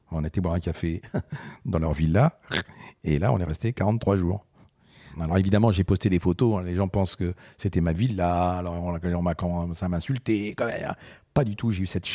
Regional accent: Constantine, Constantine Province, Algeria; born there; moi je suis né en Algérie, j'ai été élevé pendant 2 ans dans un orphelinat qui se trouve à Constantine

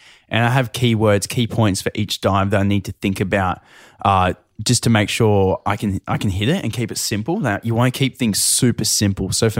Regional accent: Newcastle, North East England, United Kingdom; So I grew up in Newcastle

